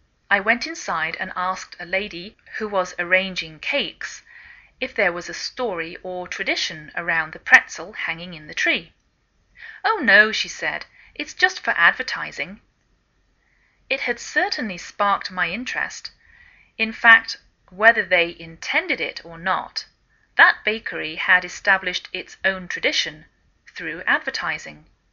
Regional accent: England, United Kingdom; I'm English, and I bring you A Cup of English a few times during the week.

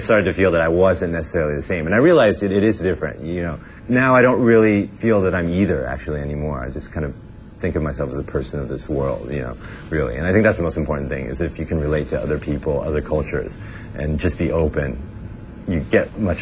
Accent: San Francisco, California, United States; I felt growing up in San Francisco, there's a huge Chinese community there, and a lot of my friends growing up in high school, all that, were also Chinese.

